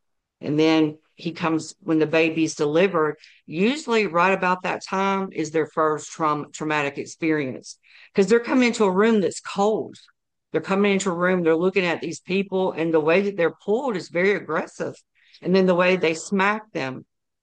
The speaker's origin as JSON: {"language": "English", "region": "Alabama", "country": "United States", "tie": "born or raised there", "said": "because I'm from Alabama and I grew up in the church"}